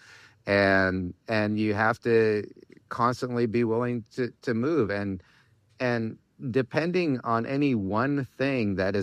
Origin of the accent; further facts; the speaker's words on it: Midwest, United States; So those of us in California may not know what a basement is, but I'm from the Midwest, so I know what a basement is.